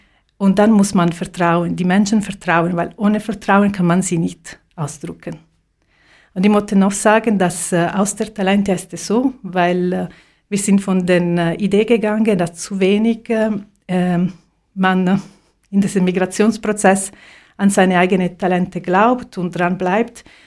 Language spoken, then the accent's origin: German; Italy; Ich komme selber aus Italien